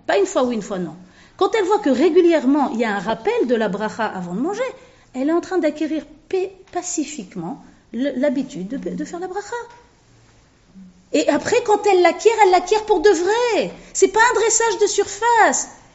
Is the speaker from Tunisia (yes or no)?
yes; Tunisia; Bon, je suis tunisien.